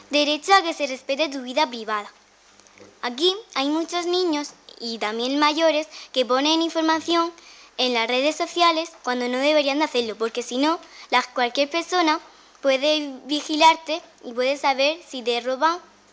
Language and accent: Spanish; Spain; tengo 11 años y soy española.